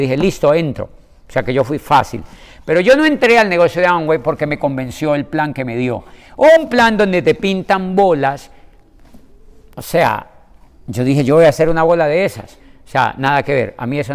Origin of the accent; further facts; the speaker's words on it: Colombia; Y en mi país, por aquella época, cuando dura la carrera de derecho, cuando yo la hago, había vivido el país la etapa más convulsionada de la historia que se halla seguramente reciente en Colombia.